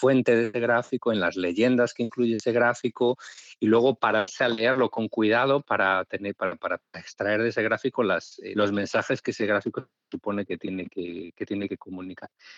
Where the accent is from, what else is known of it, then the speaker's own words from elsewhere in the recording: Galicia, Spain; now in Miami, United States; España, que es mi país de origen. Yo soy español, gallego